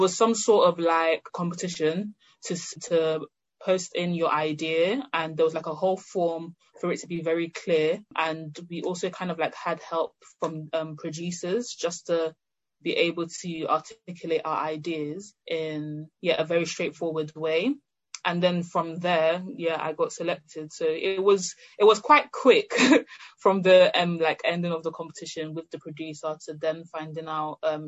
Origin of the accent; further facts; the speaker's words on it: Nigeria; now in United Kingdom; I was born here, but I grew up in Nigeria